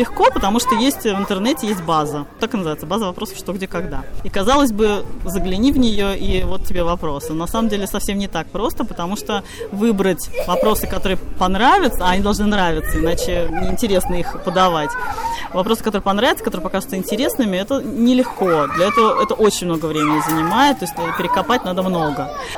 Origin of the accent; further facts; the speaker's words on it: Saint Petersburg, Russia; now in Nitra, Slovakia; Я из Санкт-Петербурга, сейчас живу в Нитре, в Словакии.